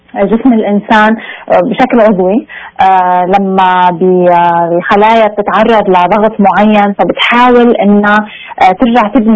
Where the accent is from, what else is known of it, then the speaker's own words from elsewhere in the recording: Syria; نحن كسوريين